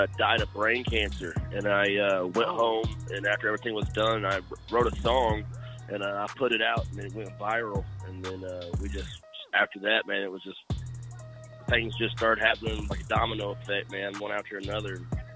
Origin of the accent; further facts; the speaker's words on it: Indiana, United States; Yeah, I'm from Indiana. I live about 30 minutes north of Indianapolis.